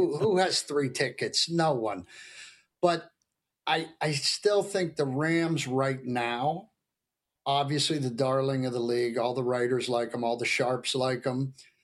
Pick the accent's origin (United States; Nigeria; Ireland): Ireland; I am Irish, so I like a healthy panic.